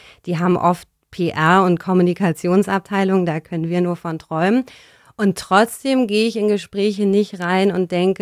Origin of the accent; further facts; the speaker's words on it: Berlin, Germany; bin ich in Berlin aufgewachsen